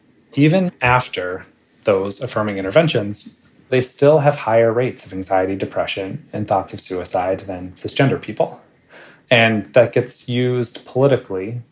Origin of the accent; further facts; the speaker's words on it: Pittsburgh, Pennsylvania, United States; I grew up in Pittsburgh in a community that wasn't accepting of gay people.